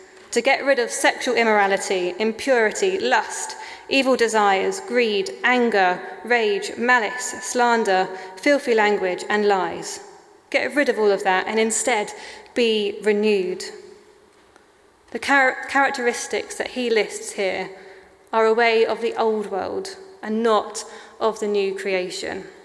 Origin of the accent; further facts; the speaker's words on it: Crystal Palace, London, United Kingdom; As I mentioned, I grew up in Crystal Palace and I went to a little Baptist church down in Beckenham.